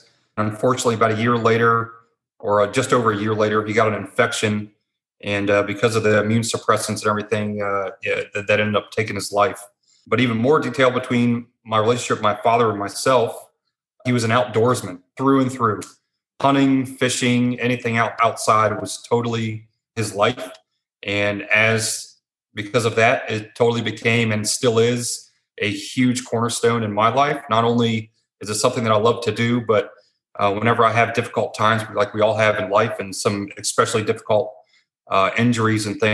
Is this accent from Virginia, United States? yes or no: yes; Gloucester, Virginia, United States; also born or lived in Maryland; Before I was in the Army, I grew up in Virginia. I was actually born in Maryland. My parents split when I was young.